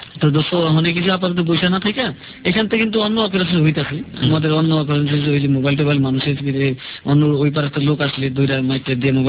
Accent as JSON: {"language": "Bangla", "town": "Dhaka", "region": "Dhaka Division", "country": "Bangladesh", "tie": "born or raised there", "said": "আমরা তো এত ছোটতে বড় হয়েছি ঢাকা শহর"}